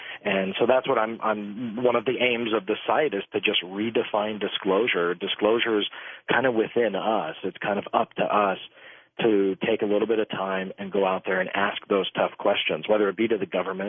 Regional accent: United States; I am an American born and raised. I am very proud of the country I live in.

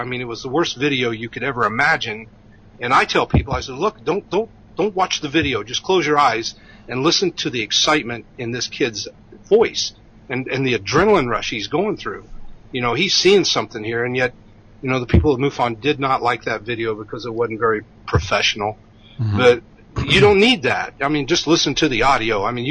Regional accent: Indiana, United States; also born or lived in London, United Kingdom; I was raised in the Air Force. I was born in London, England. My dad was Air Force. I grew up near Grissom Air Force Base in Indiana.

